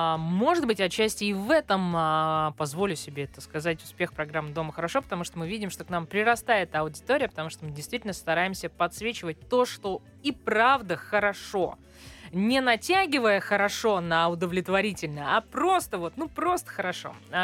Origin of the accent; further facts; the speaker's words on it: Moscow, Russia; а вы вообще откуда? Мы такие, из Москвы.